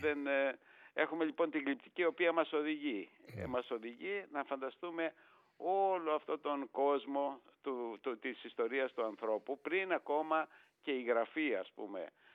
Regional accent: Falatados, South Aegean, Greece; Εγώ είμαι και ορεινός, είμαι από το Φαλατάδο, που έχουμε αυτούς τους σπουδαίους γρανιτικούς σχηματισμούς

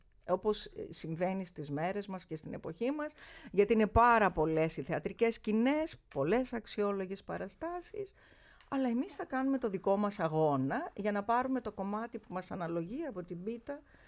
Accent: Tripoli, Peloponnese, Greece; now in Athens, Greece; γιατί μεγάλωσα στην Τρίπολη. Μετά έφυγαν οι γονείς μου και ανεβήκαμε στην Τρίπολη.

